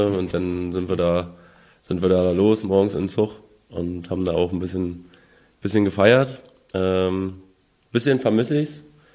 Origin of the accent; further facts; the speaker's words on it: Kyritz, Brandenburg, Germany; Also ich komme aus Küritz, also genau aus Gantico, das ist so ein ganz kleines Dorf, so ein Ortsteil von Küritz.